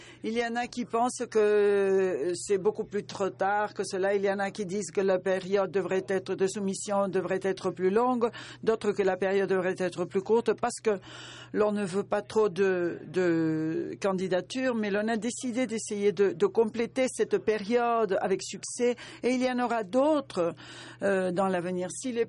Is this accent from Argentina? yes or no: yes; Argentina; je viens de l'Argentine.